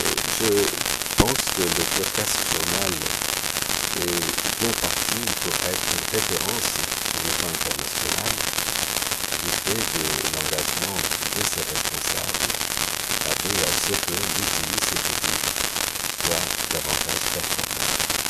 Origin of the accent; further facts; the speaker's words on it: Senegal; je suis sénégalais.